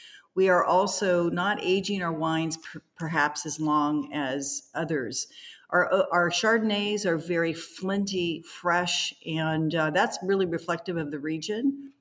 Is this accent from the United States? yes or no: yes; California, United States; I am from Northern California